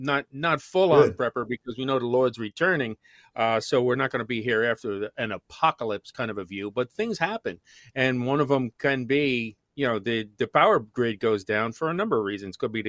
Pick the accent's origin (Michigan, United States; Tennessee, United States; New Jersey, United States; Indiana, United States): New Jersey, United States; now in New York City, United States; Yeah, I'm right here in New York City. I know I'm originally from the Jersey Shore, and there was a nuclear plant down there